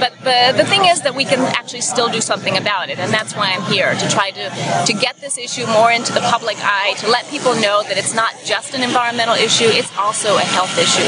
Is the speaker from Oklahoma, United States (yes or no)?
no; Baltimore, Maryland, United States; I'm here from Baltimore as part of the Chesapeake Physicians for Social Responsibility.